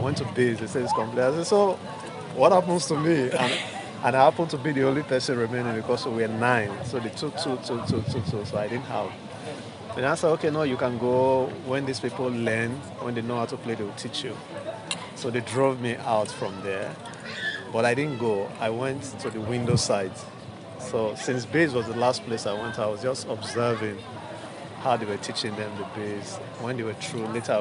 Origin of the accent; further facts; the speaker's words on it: Delta, Nigeria; Okay, I was born in Delta State, Nigeria. So Delta State is the state where I'm from in Nigeria.